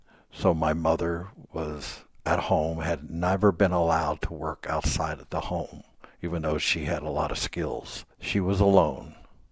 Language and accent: English; Wheeling, West Virginia, United States; also born or lived in Charleston; And when I was in the seventh grade, we moved away from Wheeling to Charleston. I ended up at St. Albans, at St. Francis of Assisi Grade School in St. Albans